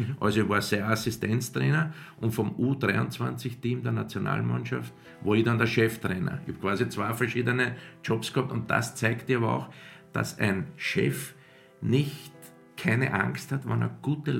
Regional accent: Austria

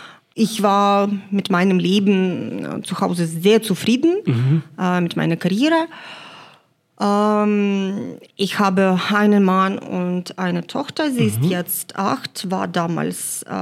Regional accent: Dokuchaievsk, Donetsk Oblast, Ukraine; Ich komme selber aus Donbass. Also ich wurde in der Nähe von Donetsk geboren.

